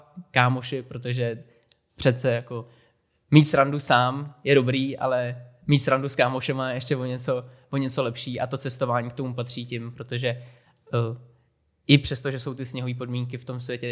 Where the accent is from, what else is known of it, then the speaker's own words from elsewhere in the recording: Špindlerův Mlýn, Hradec Králové Region, Czechia; Jako dětství ve Špindlu bylo úplně fakt jak z nějakého filmu, to bylo jako super.